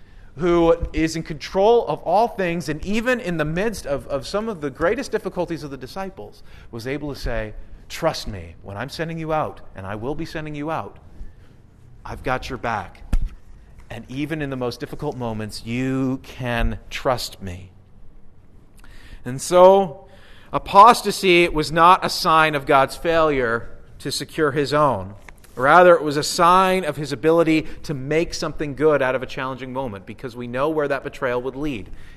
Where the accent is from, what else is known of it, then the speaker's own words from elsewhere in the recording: Ontario, Canada; And so I grew up in Ontario. Like, I kind of have been used to this.